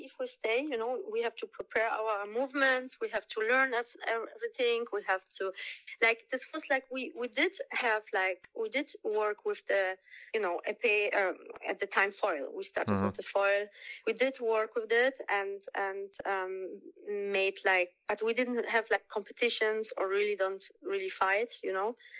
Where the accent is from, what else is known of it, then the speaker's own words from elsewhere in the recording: Poland; English is a second language; now in Germany; we moved from Poland to Germany. First, my father, the year before, as a coach, fencing coach, and then we followed with a family a year later.